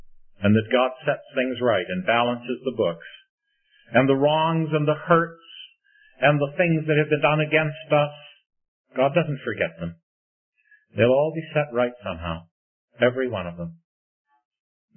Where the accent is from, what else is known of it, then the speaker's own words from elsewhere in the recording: Sri Lanka; I'm from Sri Lanka